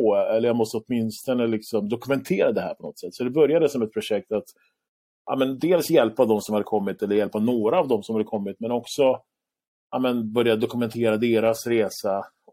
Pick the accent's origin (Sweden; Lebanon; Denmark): Lebanon; jag kommer från Libanon, Mellanöstern